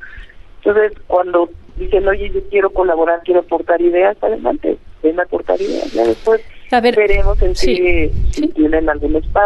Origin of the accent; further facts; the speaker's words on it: Mexico; born there; soy mujer y nací en México